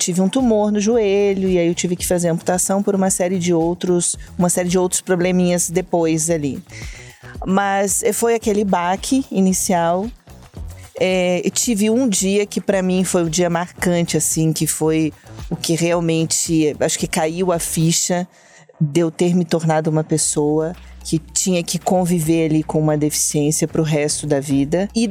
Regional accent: Erechim, Rio Grande do Sul, Brazil; Sou gaúcha. De Erechim, região norte lá do estado.

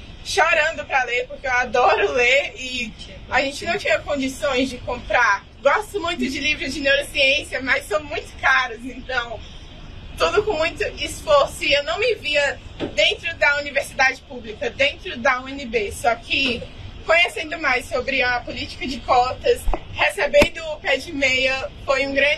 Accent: Ceilândia, Federal District, Brazil; Eu sou da Zona Rural da Ceilândia, em Cranove, no DF.

